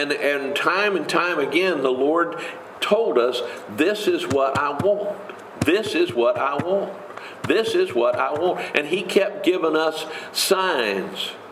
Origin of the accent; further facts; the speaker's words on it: United States; now in Missouri; And it took a lot of faith for Sharon and I to move to Missouri. We're from Polk County.